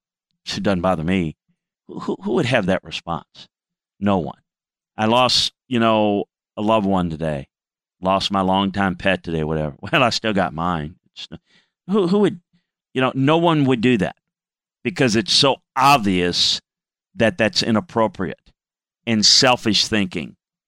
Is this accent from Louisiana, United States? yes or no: yes; Louisiana, United States; Look, I grew up in South Louisiana. We had two school systems in my little town.